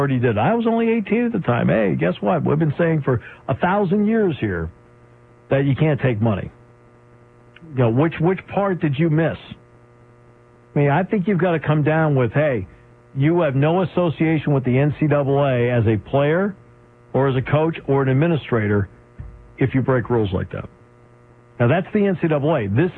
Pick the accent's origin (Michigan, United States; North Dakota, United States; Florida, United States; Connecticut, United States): Connecticut, United States; Enfield; I grew up in Enfield, Connecticut.